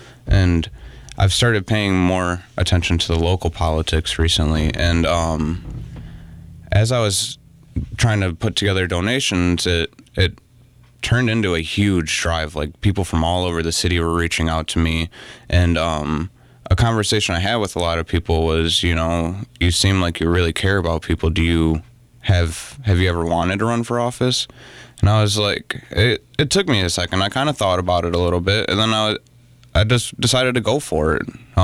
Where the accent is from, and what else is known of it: Racine, Wisconsin, United States; born or raised there